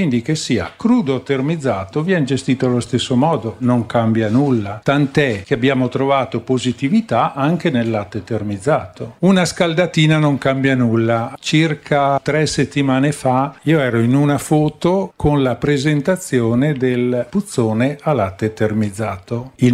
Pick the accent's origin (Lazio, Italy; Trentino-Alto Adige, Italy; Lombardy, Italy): Trentino-Alto Adige, Italy; Io vengo dal Trentino.